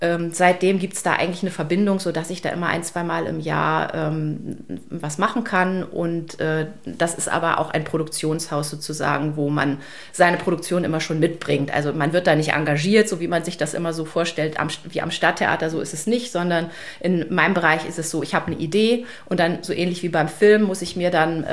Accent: Germany; ich komme nicht aus Bremen, aber aus der Nähe

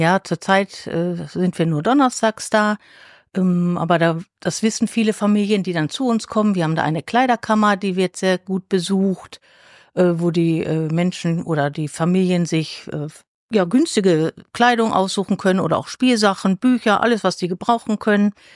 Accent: Dorsten, North Rhine-Westphalia, Germany; Ich komme aus Dorsten und bin die Vorsitzende des Kinderschutzbundes Dorsten.

